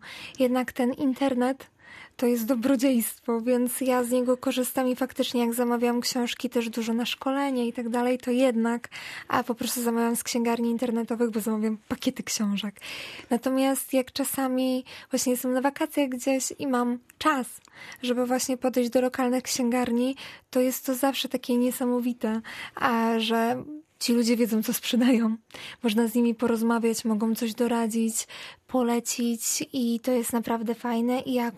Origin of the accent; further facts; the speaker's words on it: Police, West Pomeranian Voivodeship, Poland; now in Szczecin, Poland; opisywałam też Police, które kocham całym sercem, bo to moje rodzinne miasto. Natomiast od kiedy mieszkam w Szczecinie